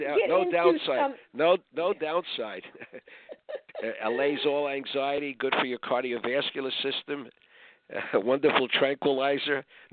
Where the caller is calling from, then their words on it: Los Angeles, California, United States; I'm speaking from Los Angeles.